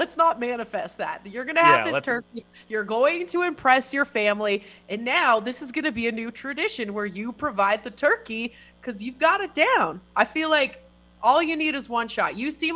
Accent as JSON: {"language": "English", "country": "Canada", "said": "So I'm Canadian, so I've never had a smoked turkey, I will admit."}